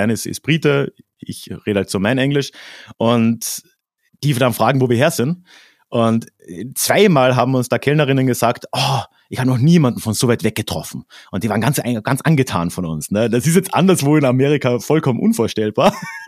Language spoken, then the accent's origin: German; Austria; meinem Fall zum Beispiel Österreich, das habe ich nach einer Woche aufgegeben. Ich habe gesagt, ich bin aus Deutschland, weil das checkt ja keiner, wo Österreich liegt.